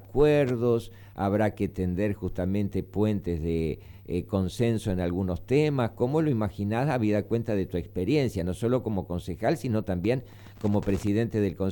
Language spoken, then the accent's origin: Spanish; Casilda, Santa Fe, Argentina; somos de Casilda todos, nos conocemos todos